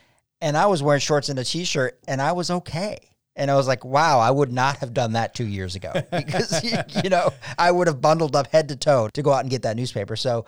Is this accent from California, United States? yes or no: yes; California, United States; moved away; but I moved here from California originally, where if it got below 60, everybody was reaching for their ski jackets.